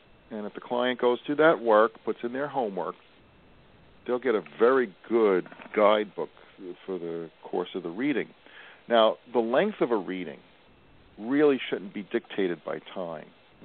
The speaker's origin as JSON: {"language": "English", "region": "New Jersey", "country": "United States", "accent": "North Jersey", "said": "Now, I come from North Jersey, so my B's sound like D's. I come from the land of D's, Dem, and Do's."}